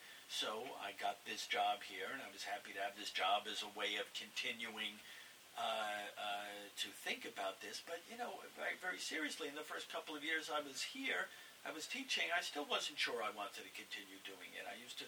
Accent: New York City, New York, United States; And growing up in New York as well, where I didn't even know that there was

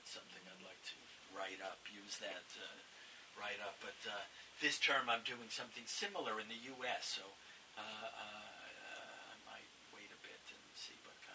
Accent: New York City, New York, United States; And growing up in New York as well, where I didn't even know that there was

